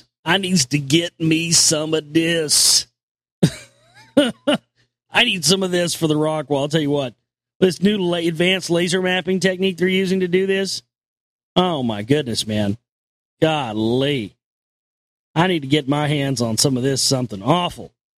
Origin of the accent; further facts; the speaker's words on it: Texas, United States; I'm from Texas.